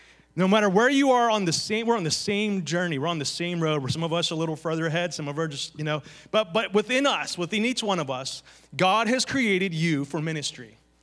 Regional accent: Beaver Falls, Pennsylvania, United States; I grew up in Beaver Falls. I understood some of it. Went to Geneva College.

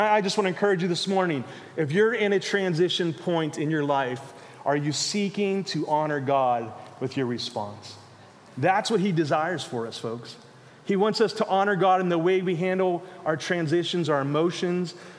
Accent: Pittsburgh, Pennsylvania, United States; also born or lived in Chillicothe; We were born and raised in Pittsburgh, did ministry for many years in Pittsburgh, but we were in Ohio for the last three, and we began to pray.

